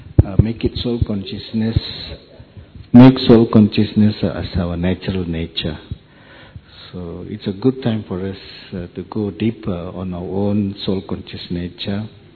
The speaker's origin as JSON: {"language": "English", "country": "Malaysia", "second_language": "English", "said": "Om Shanti … from Malaysia."}